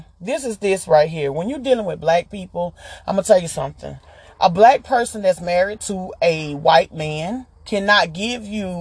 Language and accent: English; the South, United States; I'm from the South. I've been up South, North, East, and West.